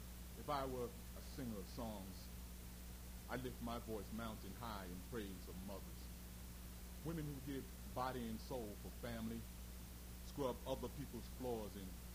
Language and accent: English; New York City, New York, United States; I'm from New York and basically raised in Harlem. My life, originally I was raised on the Lower East Side of New York, but I always claimed Harlem as my spot.